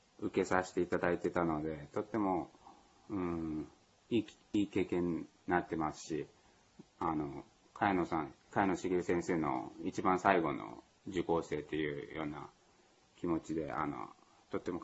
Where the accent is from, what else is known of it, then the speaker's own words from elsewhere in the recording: Amagasaki, Hyogo, Japan; 大阪のすぐ隣のとこで育ちました。